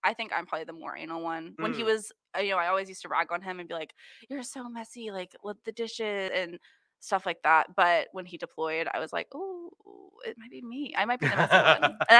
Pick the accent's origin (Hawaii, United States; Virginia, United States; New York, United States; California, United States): Virginia, United States; Waynesboro; I was getting married where I grew up in Waynesboro.